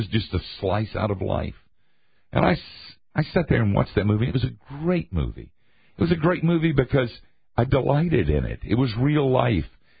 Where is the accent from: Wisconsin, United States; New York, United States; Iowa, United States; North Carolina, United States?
North Carolina, United States; Asheville; I went back to my hometown of Asheville sometimes.